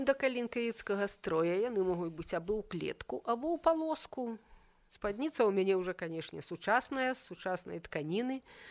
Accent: Minsk, Belarus; Так, я мінчанка.

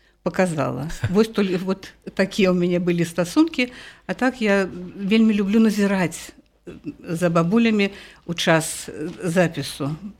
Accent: Minsk, Belarus; А я ўвогуле жыхар горада, я мінчанка карэнная. Так што мама мая ведала, яна была з Магілёўшчыны

